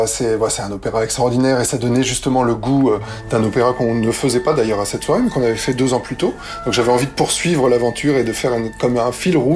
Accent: France; now in Switzerland; Et j'ai dû justement appréhender une autre culture puisque moi, je suis français.

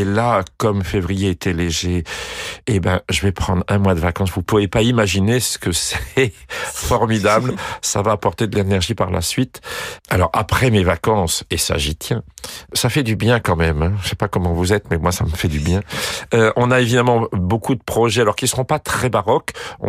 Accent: France; c'est un gros boulot de chanter français quand même, même si on est français.

